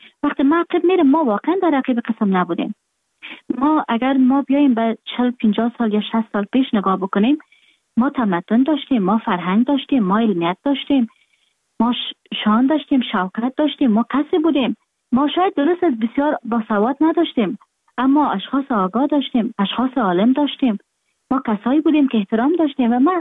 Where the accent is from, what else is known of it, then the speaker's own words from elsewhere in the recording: Afghanistan; moved away; من در خارج هستم، خارج از افغانستان هستم،